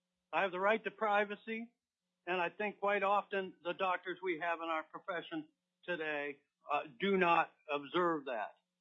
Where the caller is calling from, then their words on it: Hawaii, United States; I'm a 56-year Alaska resident. I live and reside normally in Kenai, Alaska. I'm calling you from the Paradise Islands of Hawaii.